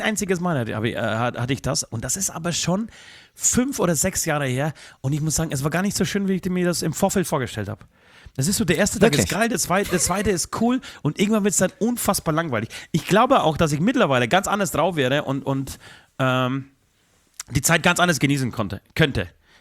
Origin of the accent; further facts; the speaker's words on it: Poland; born there; Ich nehme sie mit zu meinem Geburtsort, zu meinem Geburtshaus, in die Wohnung